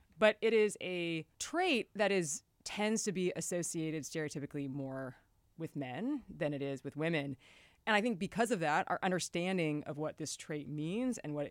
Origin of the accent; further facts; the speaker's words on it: Oregon, United States; I'm from Oregon. It's kind of like the man in the woods who doesn't want to talk to anybody else.